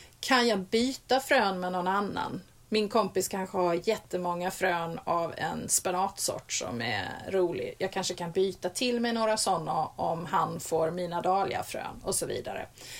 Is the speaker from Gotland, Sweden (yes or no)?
no; Skåne, Sweden; Ja, alltså jag som skåning då, så har jag ju fördomar hur det ser ut på en ö utanför Stockholm